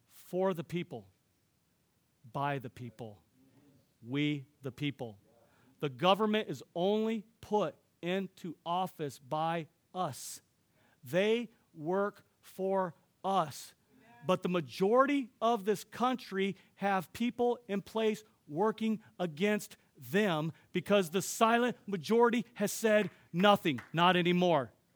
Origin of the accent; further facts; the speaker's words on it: United States; Father, I'm an American. I am a Christian, but I'm an American, and I love this country.